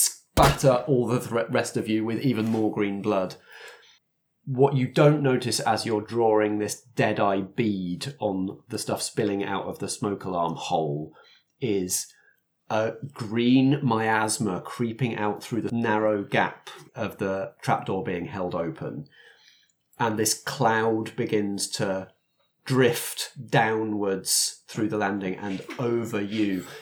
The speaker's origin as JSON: {"language": "English", "region": "England", "country": "United Kingdom", "said": "We're English and we don't know guns"}